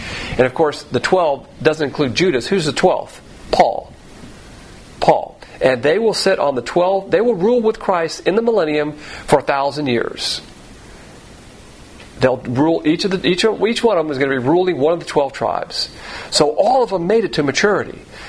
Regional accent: the South, United States; I'm from the South, so I like to use the plantations.

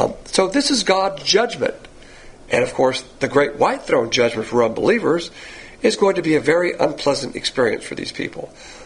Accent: the South, United States; That's the worst type of lie you can have as a Southerner.

